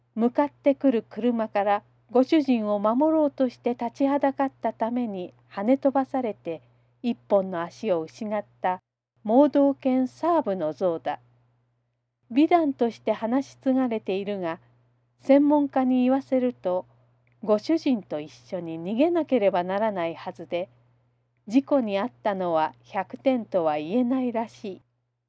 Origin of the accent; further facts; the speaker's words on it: Okayama, Japan; ここが地元の岡山であること